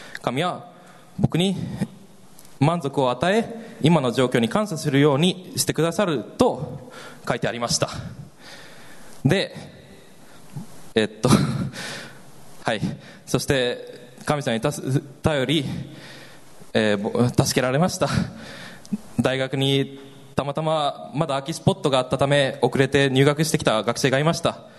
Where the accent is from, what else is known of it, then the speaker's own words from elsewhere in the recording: Helsinki, Uusimaa, Finland; Japanese is a second language; 元の実家からヘルシンキの実家から、まあ、700キロメートル先の、まあ、ど田舎に引っ越ししたんです